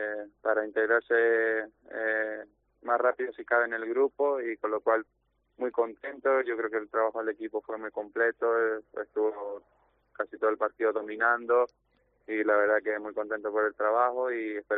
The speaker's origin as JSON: {"language": "Spanish", "country": "Spain", "said": "al final como español pues siempre tira a tierra"}